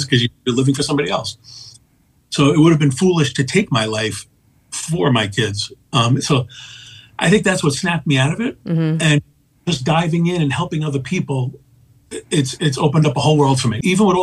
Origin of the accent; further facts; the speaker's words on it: New Jersey, United States; I'm from New Jersey.